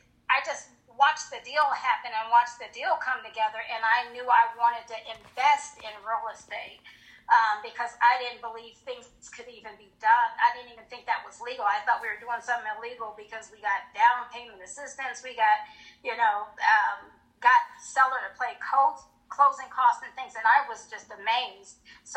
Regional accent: Colorado Springs, Colorado, United States; moved away as an adult; also born or lived in Hinesville, Georgia; I was from Colorado Springs, and I married military. My husband … married him and ended up in Hinesville, Georgia.

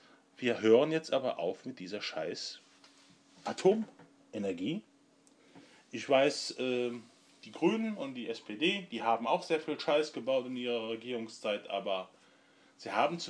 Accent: Trier, Rhineland-Palatinate, Germany; Und in der Region Trier, wo ich herkomme, sind eigentlich nicht direkt die deutschen AKWs, die eine Bedrohung darstellen

